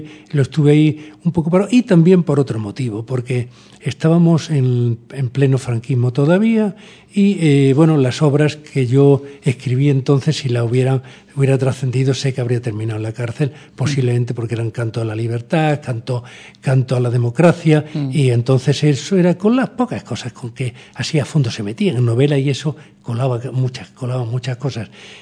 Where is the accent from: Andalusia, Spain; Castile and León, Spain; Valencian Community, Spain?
Andalusia, Spain; La Rambla; moved away as an adult; now in Madrid, Spain; unos escenarios naturales en la Rambla, en mi pueblo, en Córdoba